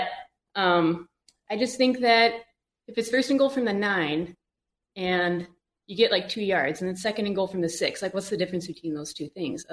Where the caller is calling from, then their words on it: Indianapolis, Indiana, United States; I'm in Indianapolis, actually.